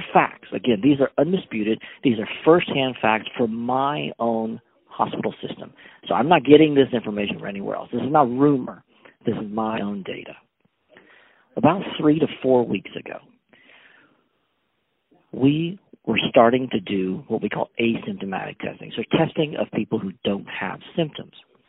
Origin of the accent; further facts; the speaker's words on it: Taiwan; now in United States; In sort of my home country of Taiwan, where my parents live, SARS was a gigantic problem.